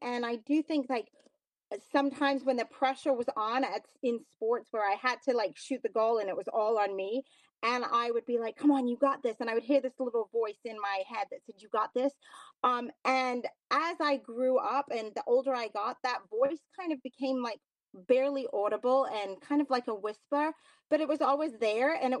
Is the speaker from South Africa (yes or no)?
no; Hong Kong; moved away as an adult; now in New York City, United States; I grew up in Hong Kong. And then I moved to New York City when I was after I graduated.